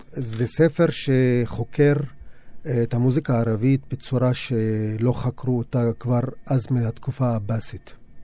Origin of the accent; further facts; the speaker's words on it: Nazareth, Northern District, Israel; כן, אני מנצרת, כן, אבל אני תושב העולם, כאילו.